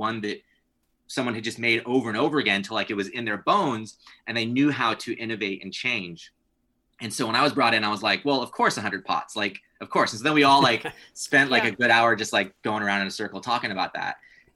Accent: Oklahoma, United States; what I took from growing up in Oklahoma, is that there is a rebelliousness and an anarchy that is sort of embraced in a lot of the artists in Oklahoma

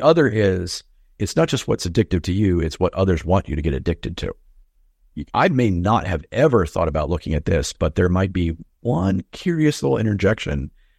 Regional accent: Schenectady, New York, United States; I come from Schenectady, New York, right?

